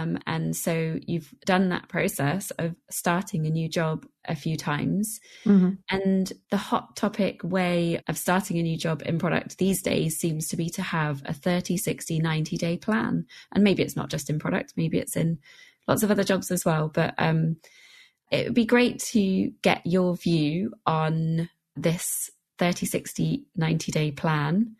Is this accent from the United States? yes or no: no; England, United Kingdom; And I, being an English person, where the weather is notoriously unpredictable